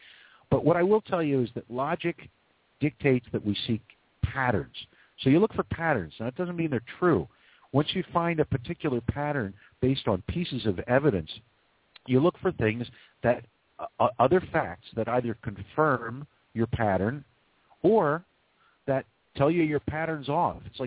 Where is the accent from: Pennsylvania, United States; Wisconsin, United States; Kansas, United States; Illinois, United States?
Pennsylvania, United States; Philadelphia; I'm up in the rural areas in Pennsylvania now. I'm away from some of the big cities, but I'm from Philly